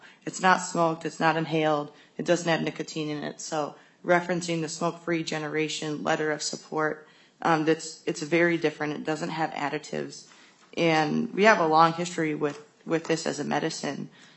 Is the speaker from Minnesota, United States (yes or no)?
yes; Grand Portage, Minnesota, United States; now in Duluth, United States; I am Eagle Clan. I'm from the Grand Portage and Fond du Lac reservations, but I live in Duluth.